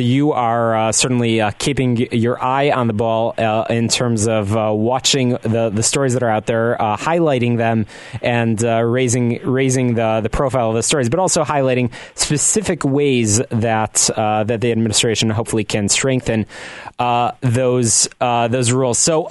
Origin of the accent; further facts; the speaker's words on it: Skokie, Illinois, United States; I'm a Skokie native.